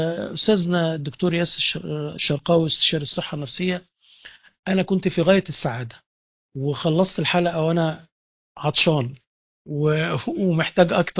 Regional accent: Egypt; واحنا كمصريين

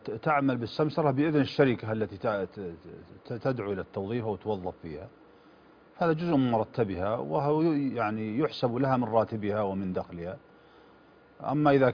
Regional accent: Saudi Arabia

